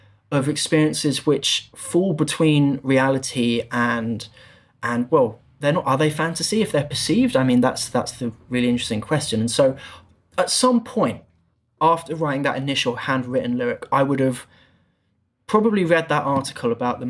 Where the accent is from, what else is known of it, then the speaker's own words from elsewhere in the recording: Bromley, London, United Kingdom; a park called High Elms, which is near where I grew up and live in Bromley.